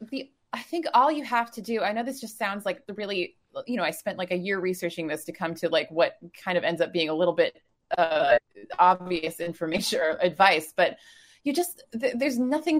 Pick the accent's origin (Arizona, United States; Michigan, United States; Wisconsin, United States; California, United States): Wisconsin, United States; I'm originally from Wisconsin, but then we moved around a lot